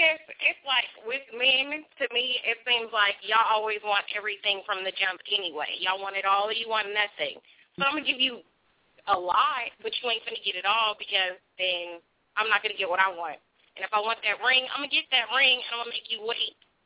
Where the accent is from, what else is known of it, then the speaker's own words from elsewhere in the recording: North Carolina, United States; I'm from North Carolina.